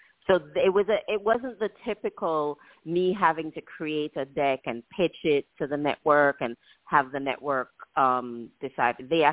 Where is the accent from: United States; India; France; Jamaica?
Jamaica; moved away as an adult; So I'm from Jamaica, the island, not the town in New York or in Queens. I'm from Jamaica